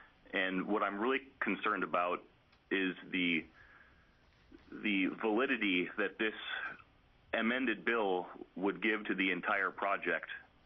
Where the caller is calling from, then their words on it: Anchorage, Alaska, United States; I'm calling in from the Anchorage Legislative Office here, again speaking on behalf of myself.